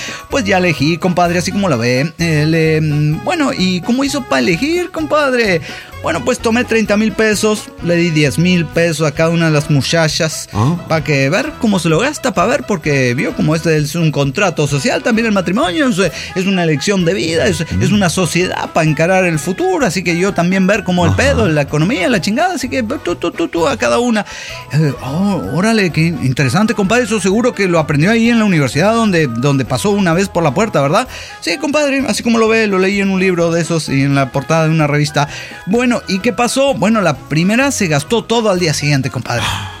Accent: Mexico City, Mexico; de la Ciudad de México.

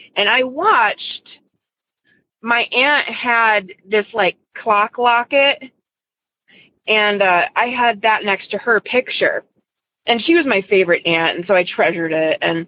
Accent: Ohio, United States; I'm from Northeast Ohio.

